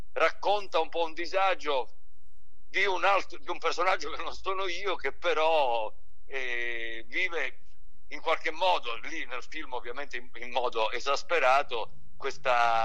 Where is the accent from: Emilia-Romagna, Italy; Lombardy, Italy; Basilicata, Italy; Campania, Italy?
Basilicata, Italy; Lauria; È il mio paese.